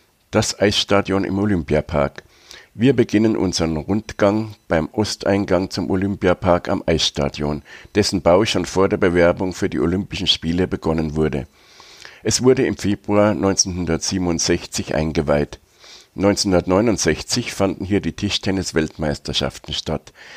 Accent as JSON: {"language": "German", "town": "Munich", "region": "Bavaria", "country": "Germany", "tie": "born or raised there", "said": "dem größten Ereignis in meiner Heimatstadt München."}